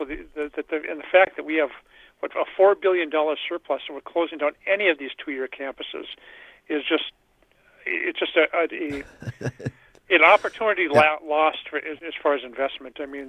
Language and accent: English; Superior, Wisconsin, United States; I mean, I grew up in Superior, you know, the previous, you know, your guests there, you grew up in Superior. I went to the school at UW-Superior and got a good education there.